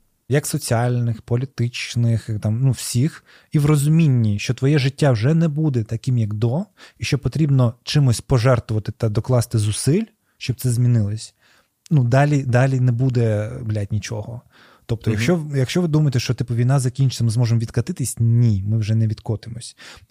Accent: Crimea, Ukraine; я людина, я з Криму, мене ніхто не питав.

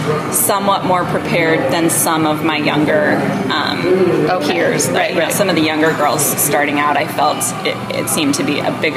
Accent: Long Island, New York, United States; I'm from Long Island, okay.

